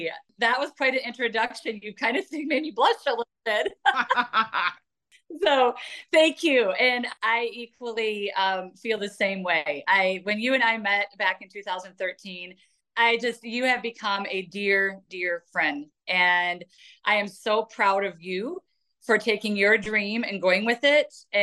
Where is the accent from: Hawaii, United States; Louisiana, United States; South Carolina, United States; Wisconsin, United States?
Wisconsin, United States; Janesville; So I grew up in Janesville, Wisconsin, and I was blessed that I lived out in the country. We had a small horse farm.